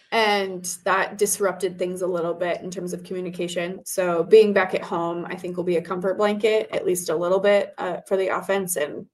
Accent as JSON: {"language": "English", "region": "Nebraska", "country": "United States", "said": "This is my fourth season being back, but I'm from Nebraska originally."}